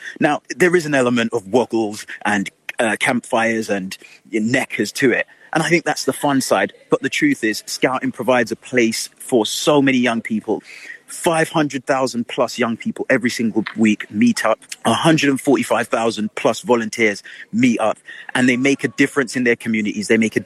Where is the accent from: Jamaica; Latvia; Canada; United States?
Jamaica; also born or lived in London, United Kingdom; now in United Kingdom; I actually grew up in North London. And for me, the challenge there was I was brand new to the country. I came from rural Jamaica.